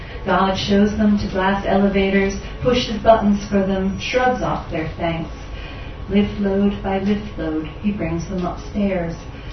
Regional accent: Philadelphia, Pennsylvania, United States; I like to walk at night in cities. I grew up in Philadelphia.

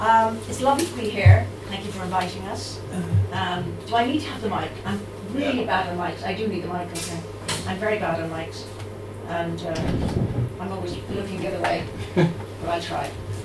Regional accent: Dublin, Leinster, Ireland; I'm from Dublin, I grew up in Dublin, but I was a Colchie.

